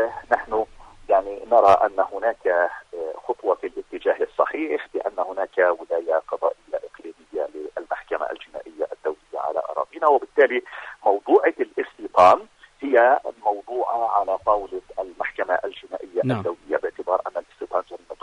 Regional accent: Palestine; أنا أقول بأنه لدينا تقصير كفلسطينيين

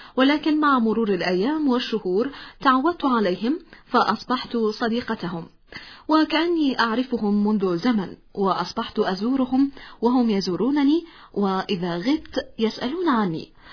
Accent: Riyadh, Riyadh Province, Saudi Arabia; also born or lived in Al-Ahsa; أصلي أنا وزوجي من الرياض، وعندما أتينا إلى الأحساء كنت في الأول الثانوي،

